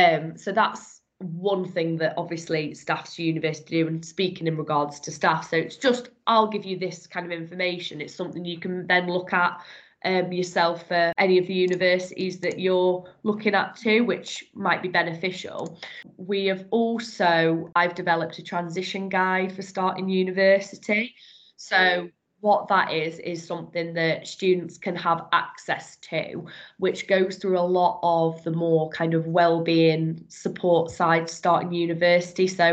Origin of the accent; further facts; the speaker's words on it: Leeds, Yorkshire and the Humber, United Kingdom; I'm actually from Leeds.